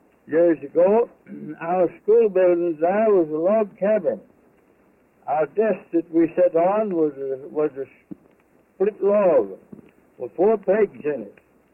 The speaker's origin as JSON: {"language": "English", "town": "Gatlinburg", "region": "Tennessee", "country": "United States", "tie": "born there", "said": "I was born in 1859. I was born near Gatlinburg. I can remember as far back as 1865."}